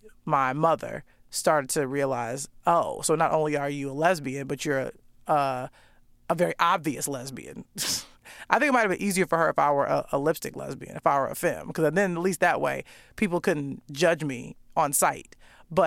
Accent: Chicago, Illinois, United States; That's, I mean, an addiction that I have because I'm just from Chicago and it's sort of ingrained into me.

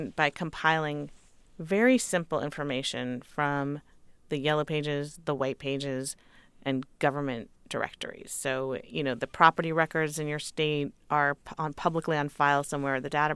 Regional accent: California, United States; born or raised there

